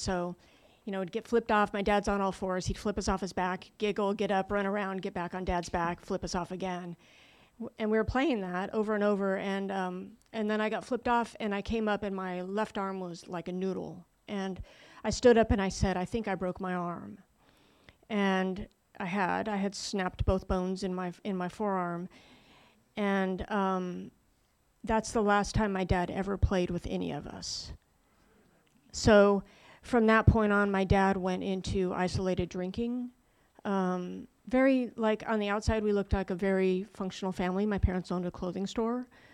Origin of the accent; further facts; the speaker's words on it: Prescott, Arizona, United States; So born and raised in Prescott, Arizona. Small hometown, northern Arizona, very conservative. A great place to grow up for many people.